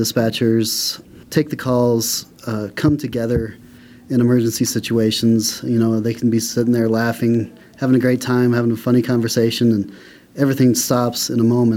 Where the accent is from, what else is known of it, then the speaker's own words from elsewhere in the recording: Grand Junction, Colorado, United States; also born or lived in Roaring Fork Valley; We'd lived in the Roaring Fork Valley for 12 years and had our first son and decided to move back to my hometown of Grand Junction